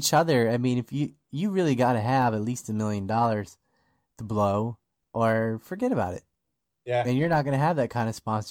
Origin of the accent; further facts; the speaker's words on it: United States; I mean, our Congress is just by hour, I mean, as an American, it's a joke.